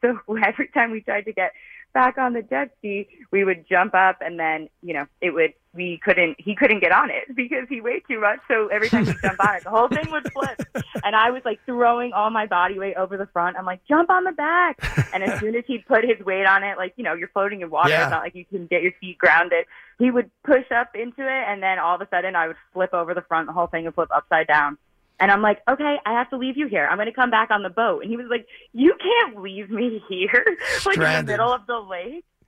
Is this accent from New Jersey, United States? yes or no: yes; New Jersey, United States; Yeah, so I grew up, born and raised in Jersey and North Jersey, and then I went to UConn for college